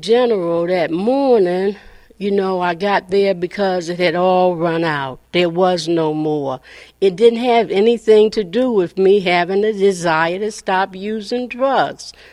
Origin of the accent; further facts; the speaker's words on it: Virginia, United States; also born or lived in Boston; I woke up when I was eight in Boston, and my mother was dead. And I moved from Boston to rural Virginia.